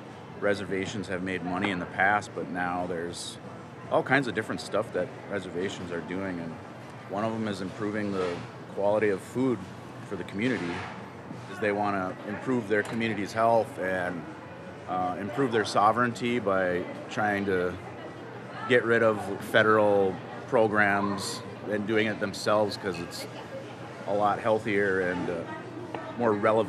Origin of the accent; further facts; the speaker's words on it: Red Cliff, Wisconsin, United States; I'm from Red Cliff, Wisconsin, Anishinaabe. I'm Bear Clan